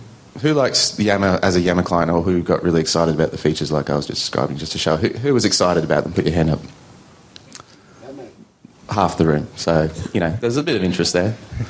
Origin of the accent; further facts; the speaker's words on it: Australia; Look, I come from Australia.